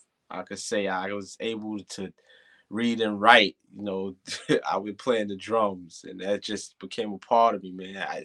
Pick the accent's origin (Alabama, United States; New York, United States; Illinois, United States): New York, United States; Queens; Southside Jamaica, Queens was like a lot of the, wasn't really too different from a lot of the other rough neighborhoods.